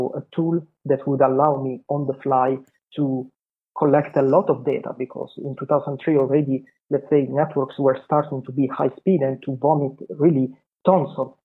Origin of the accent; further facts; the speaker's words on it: Bari, Apulia, Italy; English is a second language; my hometown, which is Bari in South Italy, right? And a very beautiful seaside town with, great promenade by the sea, regional cuisine, and too few IT opportunities, let's say.